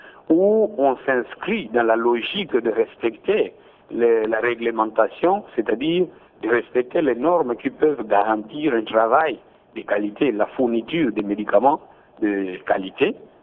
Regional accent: Kongo Central, DR Congo; Et pour le moment, chez nous, au Bas-Congo, nous avons le privilège de disposer du mini-laboratoire.

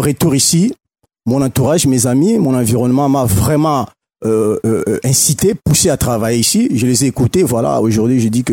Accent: Matadi, Kongo Central, DR Congo; Je suis natif de Matadi.

